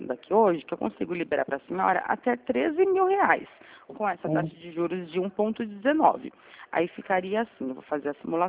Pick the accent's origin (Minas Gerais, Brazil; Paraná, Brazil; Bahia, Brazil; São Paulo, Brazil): São Paulo, Brazil; São Roque; Não, eu sou de São Roque, interior de São Paulo.